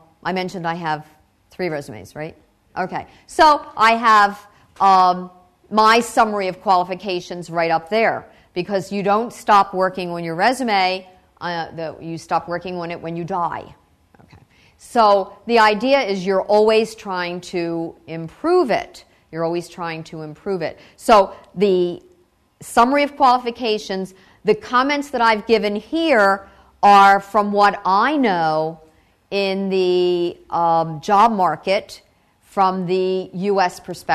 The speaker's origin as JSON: {"language": "English", "country": "United States", "said": "The perspective that I'm presenting here is not the Czech Tech presentation because I come from the United States."}